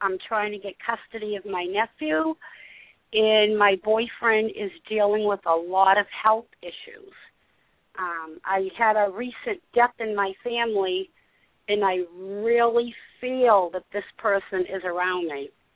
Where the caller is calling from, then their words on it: Massachusetts, United States; I'm calling from Massachusetts.